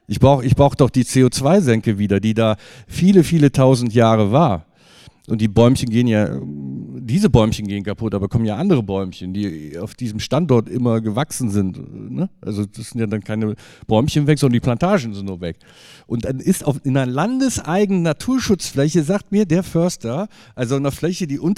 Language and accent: German; Cologne, North Rhine-Westphalia, Germany; born there; ich bin ja auch gebürtiger Kölner